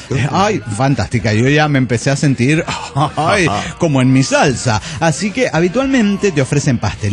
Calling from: Oaxaca, Mexico; de Oaxaca, México.

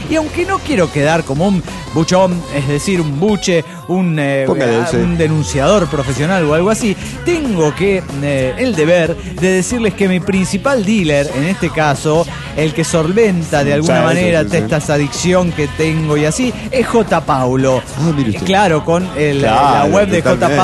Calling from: Coacalco, State of Mexico, Mexico; de Coacalco.

